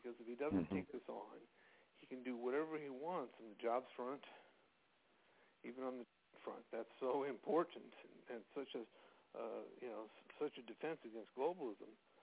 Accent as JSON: {"language": "English", "town": "Santa Cruz", "region": "California", "country": "United States", "tie": "born or raised there", "said": "I recognized that in my hometown of, at the time, Santa Cruz, California, we were leaders"}